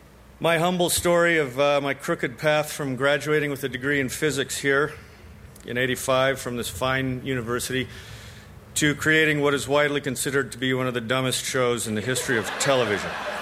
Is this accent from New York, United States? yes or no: no; Albuquerque, New Mexico, United States; I was from Albuquerque, so I went and got my degree in physics.